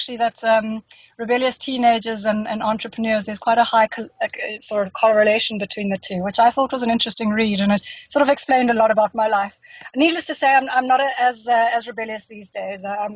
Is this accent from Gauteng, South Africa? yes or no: yes; Johannesburg, Gauteng, South Africa; Right, so I'm a Joburg girl.